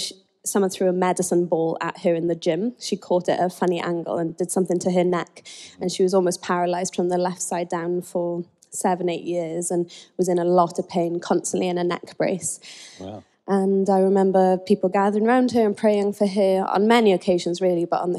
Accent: Swansea, Wales, United Kingdom; So I grew up in Swansea, in Wales. Yeah. I'm on the Welsh.

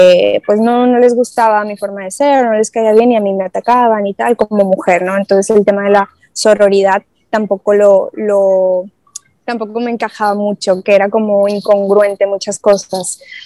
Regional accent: Mexico; also born or lived in United States / Nuevo Laredo; now in Spain; Hace 3 años que me casé y me mudé para España. Yo soy mexicana, nací en Estados Unidos, pero me considero mexicana, vivo en México, muy cerca de Dania, en Monterrey. Yo vivía en Nuevo Laredo

